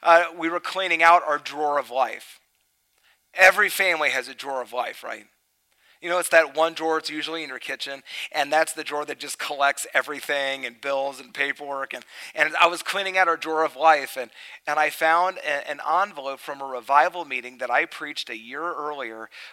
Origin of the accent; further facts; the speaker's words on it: North Carolina, United States; I was preaching in a church here in town, and I'm from North Carolina.